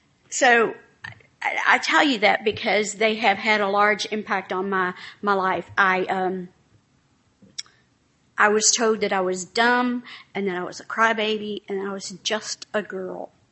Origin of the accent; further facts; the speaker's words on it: Louisville, Kentucky, United States; I'm from Louisville, Kentucky.